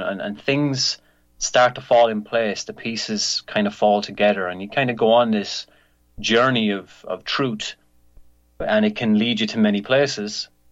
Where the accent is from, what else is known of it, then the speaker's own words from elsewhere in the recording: Ireland; For those of you that don't know me, I'm an Irish-born native, and we're actually doing this live from Ireland today, so it's 7 o'clock p.m. for me right now.